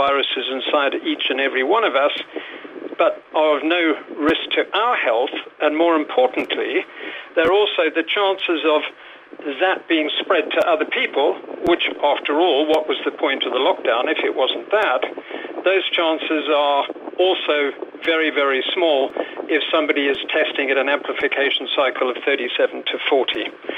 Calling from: Spain; from Fuencarello.

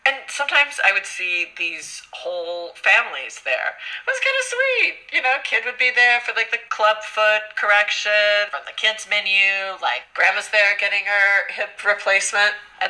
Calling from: Los Angeles, California, United States; Hey, you guys. I'm calling from Los Angeles. I'm a big fan of the show.

